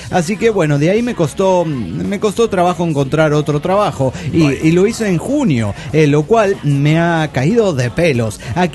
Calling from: Guadalajara, Jalisco, Mexico; de Guadalajara, Jalisco

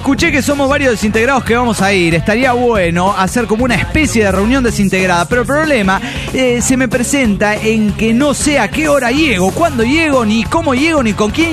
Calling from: Mexico City, Mexico; del DF Mexicano.

